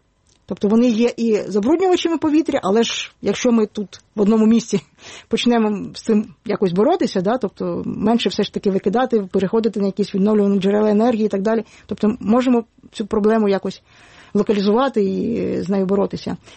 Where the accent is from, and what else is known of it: Kyiv, Ukraine; born or raised there